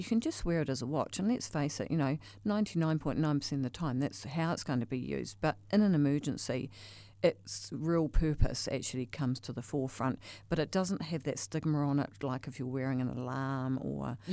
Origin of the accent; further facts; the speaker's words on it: New Zealand; it just takes the fear out of letting your kids get outdoors and being Kiwi kids, you know. We sort of cotton wool them a bit